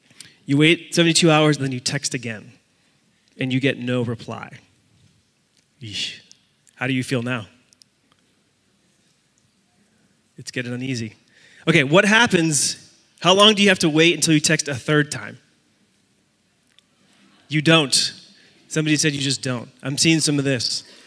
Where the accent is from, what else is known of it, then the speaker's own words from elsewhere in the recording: Puerto Rico; I'm from Nazareth, too. I'm from the Hemet equivalent in Puerto Rico.